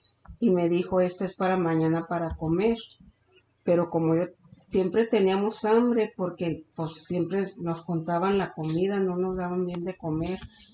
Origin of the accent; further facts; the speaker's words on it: Durango, Mexico; Entonces así crecí en Durango.